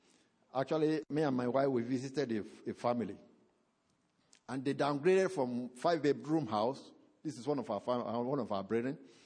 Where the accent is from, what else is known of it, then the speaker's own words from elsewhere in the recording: Nigeria; We come from Nigeria, from Africa, from other places.